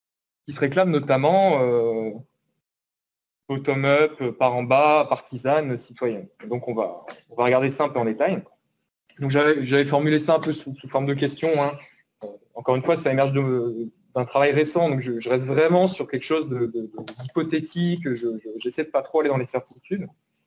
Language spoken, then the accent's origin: French; Auvergne-Rhône-Alpes, France; Merci Elodie de m'avoir rapproché un peu de chez moi dans le Nord-Isère.